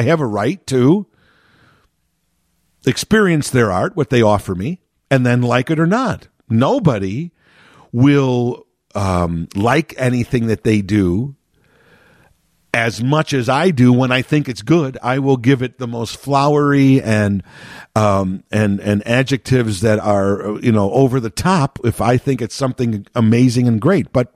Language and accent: English; Chicago, Illinois, United States; And I bring this up because I'm from Chicago